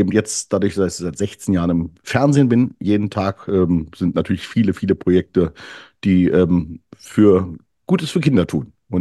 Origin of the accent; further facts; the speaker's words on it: Berlin, Germany; ich bin in Berlin zur Schule gegangen und in Berlin-Mitte